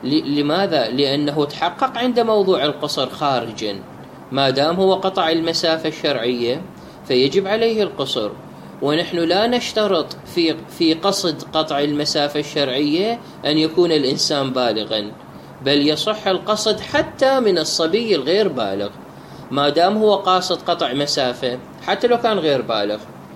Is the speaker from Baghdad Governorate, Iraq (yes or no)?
yes; Baghdad, Baghdad Governorate, Iraq; born there; now in Najaf, Iraq; مدينة بغداد وطني الثاني، يعني أنا مولود في بغداد بس أنا موجود في النجف، عند هنا عندي مقر عمل إلي